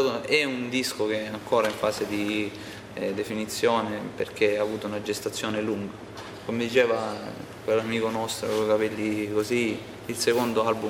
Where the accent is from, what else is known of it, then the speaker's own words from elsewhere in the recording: Alessano, Apulia, Italy; Noi tre siamo di Alessano